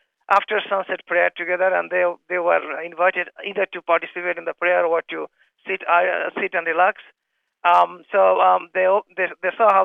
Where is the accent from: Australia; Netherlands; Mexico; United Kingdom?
Australia; So we are as much Australian as anybody else.